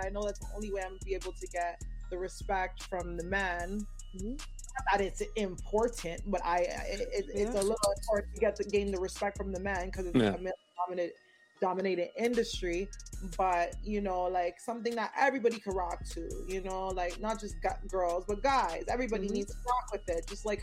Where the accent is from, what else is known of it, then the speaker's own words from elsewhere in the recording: Toronto, Ontario, Canada; I'm from Canada. I'm from Toronto, so I got to represent.